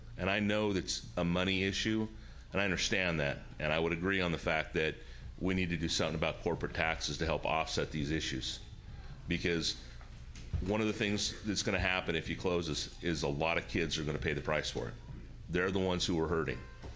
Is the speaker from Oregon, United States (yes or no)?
yes; Seaside, Oregon, United States; I'm from Seaside, Oregon.